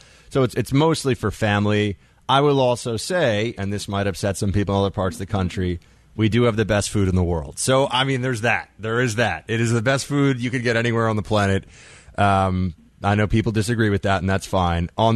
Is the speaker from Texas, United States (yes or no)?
no; New York, United States; The main reason I'm here in New York is, it's my hometown. I was born and raised here, so this is the place that's most familiar to me.